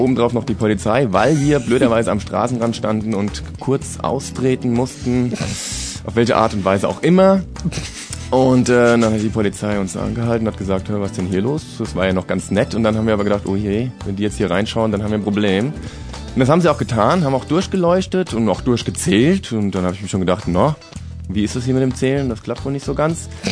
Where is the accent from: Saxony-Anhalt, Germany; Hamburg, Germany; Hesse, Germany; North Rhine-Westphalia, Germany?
Hesse, Germany; Limburg; also born or lived in Montabaur; Wir kommen aus dem Raum Limburg und Montabaur. Montabaur ist natürlich nicht mehr Hessen, aber Limburg ist natürlich mittendrin.